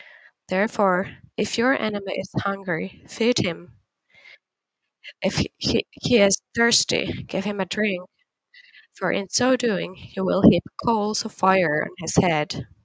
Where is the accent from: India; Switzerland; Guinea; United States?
Guinea; English is a second language; now in Gambia; I am originally from Guinea, but I live in with my family in Gambia.